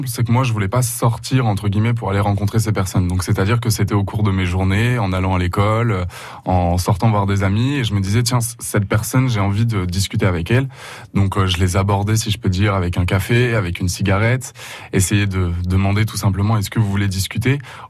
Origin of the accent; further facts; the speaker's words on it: Paris, Île-de-France, France; moi je suis parisien